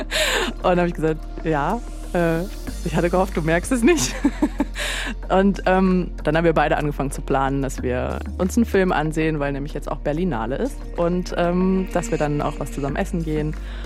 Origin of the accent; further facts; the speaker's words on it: Cologne, North Rhine-Westphalia, Germany; Ich komme ja aus Köln